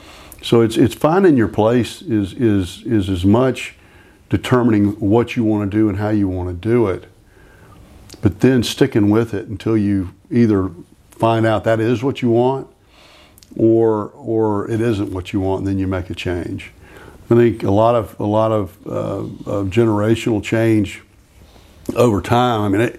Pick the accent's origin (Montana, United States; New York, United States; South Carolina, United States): South Carolina, United States; Florence; because I grew up mostly in Florence, and then I went to high school in North Augusta in South Carolina.